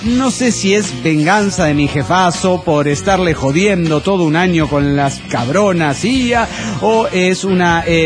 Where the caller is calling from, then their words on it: Orange, California, United States; de Orange, California.